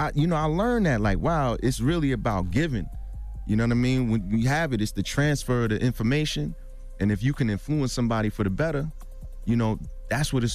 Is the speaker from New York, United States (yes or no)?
yes; New York City, New York, United States; we didn't get along initially because I'm from Brooklyn, he's from Manhattan